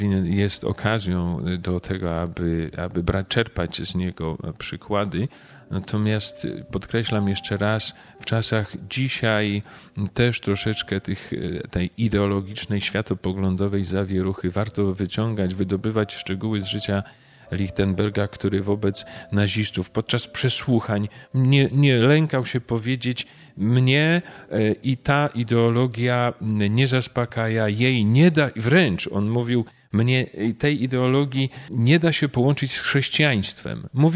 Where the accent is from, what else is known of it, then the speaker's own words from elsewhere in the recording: Oława, Lower Silesian Voivodeship, Poland; ja pochodzę z Oławy. Tutaj się wychowywałem